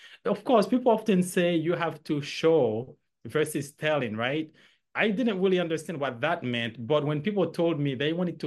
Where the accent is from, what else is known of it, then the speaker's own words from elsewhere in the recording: Haiti; English is a second language; moved away; because I have an accent, I often had students asking me, where are you from? I'd tell them I'm from Haiti.